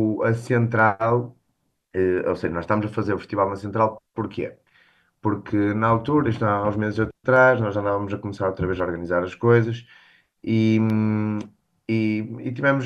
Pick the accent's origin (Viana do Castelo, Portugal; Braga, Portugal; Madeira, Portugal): Braga, Portugal; Barcelos; tendo em conta que sou de Barcelos